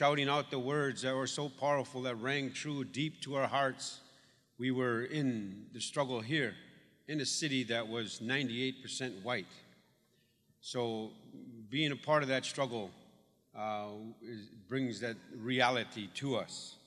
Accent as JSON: {"language": "English", "region": "Minnesota", "country": "United States", "said": "I'm from the Fond du Lac band of Anishinaabe. And I've lived here in the city of Duluth for about 35 years of my life."}